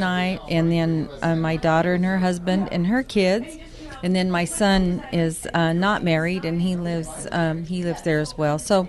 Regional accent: Colorado, United States; moved away; But I was raised in Colorado.

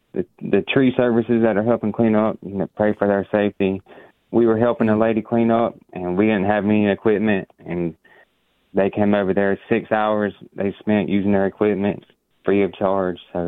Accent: Leesburg, Georgia, United States; I'm from Leesburg. It's right beside Albany.

